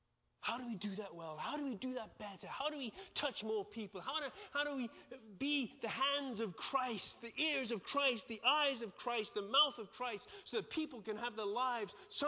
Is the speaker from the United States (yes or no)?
no; England, United Kingdom; I'm English.